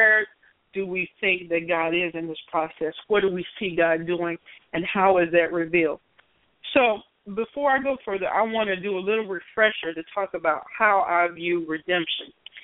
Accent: Oklahoma, United States; And in Oklahoma, my home state, local churches there have been receiving threats following the Charleston shooting

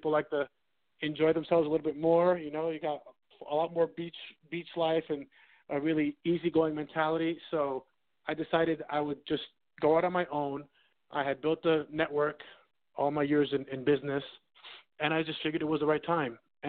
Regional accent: New York City, New York, United States; now in Las Vegas, United States; I'm originally from New York City.

